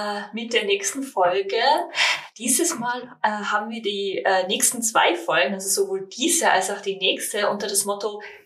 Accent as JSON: {"language": "German", "region": "Tyrol", "country": "Austria", "accent": "Tyrolean", "said": "dass ich Englisch fließend spreche, schreibe und auch verstehe, auch oder wenn man beim Reden nur die Tirolerin durchmerkt."}